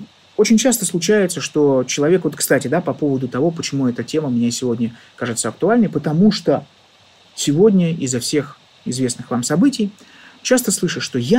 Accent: Saint Petersburg, Russia; Мне почти 39, я из Санкт-Петербурга.

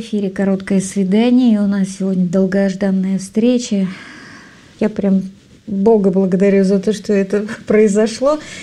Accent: Voskresenovka, Amur Oblast, Russia; Амурская область, поселок Воскресеновка.

